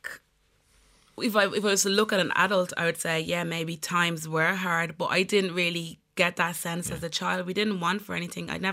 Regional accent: Montserrat; Okay, so I grew up in the Caribbean island of Montserrat. If a lot of people will know it, it's the Emerald Isle of the Caribbean. So it's very Irish.

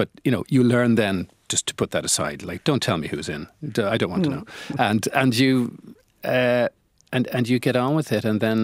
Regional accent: Dublin, Leinster, Ireland; I'm from Dublin, and I went to school in Belvedere College, where my father was a teacher

